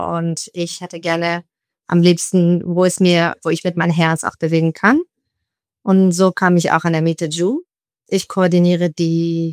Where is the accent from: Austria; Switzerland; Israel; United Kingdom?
Israel; now in Berlin, Germany; wie schon erwähnt. Ich bin ursprünglich aus Israel, wohne in Berlin seit 10 Jahren.